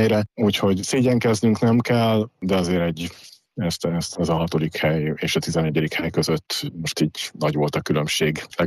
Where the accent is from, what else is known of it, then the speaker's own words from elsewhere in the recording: Paks, Tolna, Hungary; ahol én Pakson nőttem föl, és 5 éves korom óta vagyok az egyesület tagja